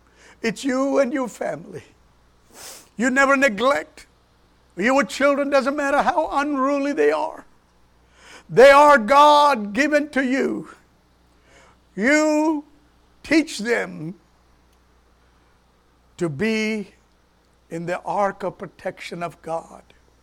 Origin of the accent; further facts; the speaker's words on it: Memphis, Tennessee, United States; I'm from Memphis, Tennessee.